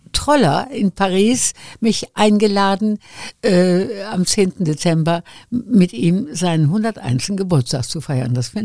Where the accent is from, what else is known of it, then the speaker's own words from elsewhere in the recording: Wuppertal, North Rhine-Westphalia, Germany; Wir sind ja erst, ich weiß nicht, seit 80 Jahren oder was, Wuppertaler, wir sind ja eigentlich Elberfelder, Barmer und so weiter. Und ich werde nie vergessen, wir waren evakuiert in Franken nach dem Krieg. Ich bin ja Ende 42 geboren